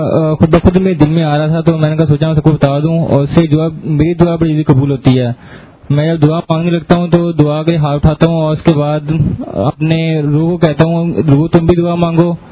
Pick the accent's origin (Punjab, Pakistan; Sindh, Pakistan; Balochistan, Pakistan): Punjab, Pakistan; Lahore; لاہور سے ہوں